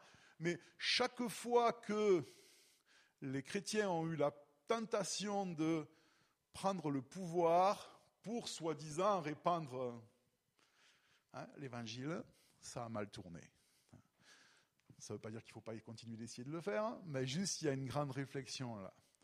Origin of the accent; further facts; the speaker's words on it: France; je m'exprime en tant que Français, venant d'un pays qui n'a jamais été un pays